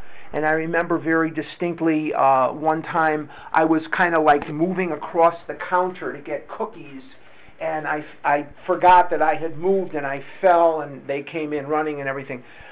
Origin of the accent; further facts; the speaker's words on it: Chicago, Illinois, United States; But I was born and raised in Chicago